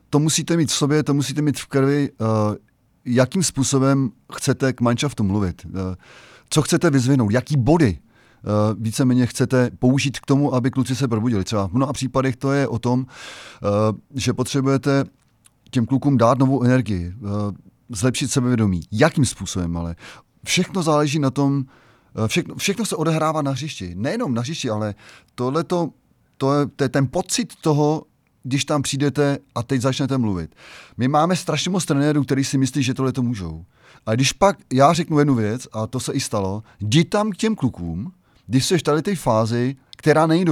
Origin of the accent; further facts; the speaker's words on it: České Budějovice, South Bohemian Region, Czechia; jednak jsem Budějčák a mám to tady na srdíčku